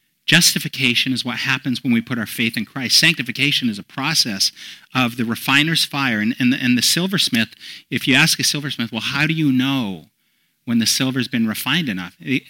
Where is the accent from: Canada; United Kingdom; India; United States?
Canada; British Columbia; Being from British Columbia, every summer we had forest fires.